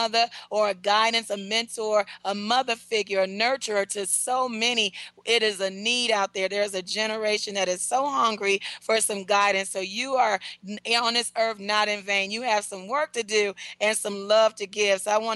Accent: Detroit, Michigan, United States; We also have in Detroit, my hometown, hello Detroit

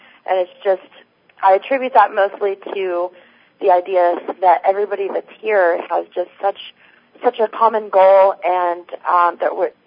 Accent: Fordland, Missouri, United States; moved away as an adult; now in Tulsa, United States; I'm 28 years old, and I'm from Fordland, Missouri. I moved to Tulsa, Oklahoma about 8 months ago

